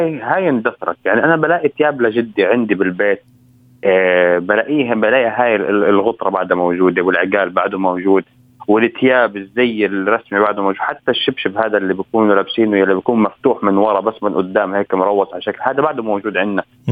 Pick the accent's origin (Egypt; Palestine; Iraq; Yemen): Palestine; زي ما انت عارف نحن فلسطينية من شمال فلسطين. شمال فلسطين معظم فلاحين